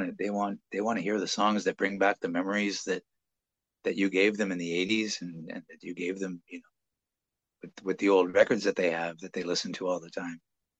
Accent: Montreal, Quebec, Canada; growing up in Montreal was an interesting place to grow up. It's a slice of Europe in the middle of North America, and like all the signage is in French. That everybody speaks French, so that's how I grew up.

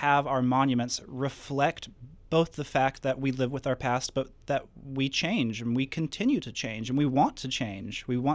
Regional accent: the South, United States; I'm from all over the South.

